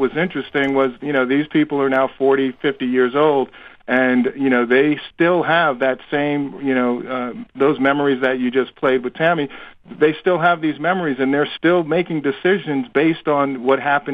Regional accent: New York, United States; I'm from New York, so I was far removed from it

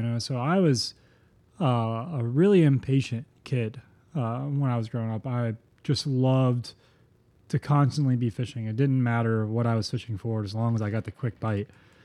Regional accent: Florida, United States; Yeah, man. It was super incredible. We live on a 2x4 mile island.

